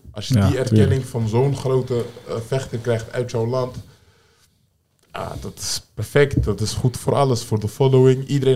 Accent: Netherlands; born there; Ik ben natuurlijk van Nigeriaans komaf. Tenminste, mijn ouders. Ik ben hier dan wel geboren.

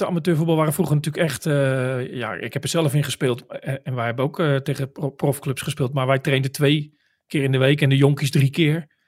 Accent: Maassluis, South Holland, Netherlands; Maar ik kom zelf uit Maassluis.

